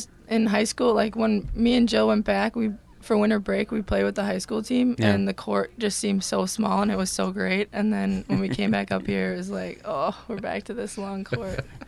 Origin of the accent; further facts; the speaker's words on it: De Pere, Wisconsin, United States; I'm from De Pere, Wisconsin, so about 10 minutes away from Green Bay.